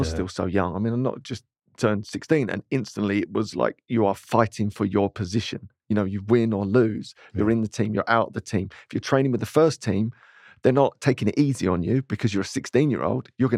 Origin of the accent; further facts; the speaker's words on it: Dagenham, London, United Kingdom; also born or lived in Romford; So we moved from Dagenham out to, we got all posh on ourselves and went to Romford.